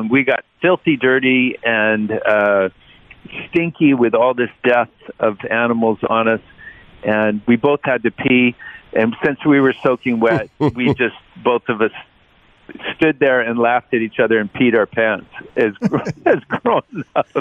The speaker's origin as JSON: {"language": "English", "country": "United States", "tie": "born or raised there", "said": "I grew up on the west side of the Mississippi, and the education system is quite different"}